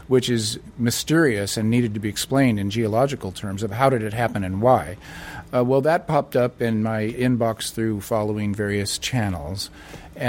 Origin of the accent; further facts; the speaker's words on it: United States; So I'm an American leftist.